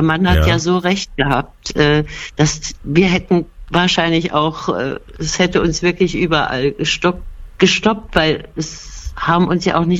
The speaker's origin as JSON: {"language": "German", "region": "Saarland", "country": "Germany", "accent": "Saarland German", "first_language": "Saarland German", "said": "Und ich verfalle dann auch sofort wieder in die Sprache. Es ist ja eben unsere Muttersprache. Man kann ja, es ist nicht besonders schön, das Saarländisch, ja."}